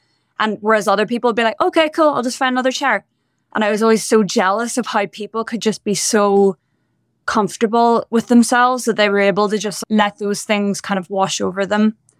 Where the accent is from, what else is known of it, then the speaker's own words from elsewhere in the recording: Bangor, Northern Ireland, United Kingdom; So I grew up in the north of Ireland in a little town called Bangor. It's just outside Belfast, which is the capital of the north. And yeah, I went to school in Belfast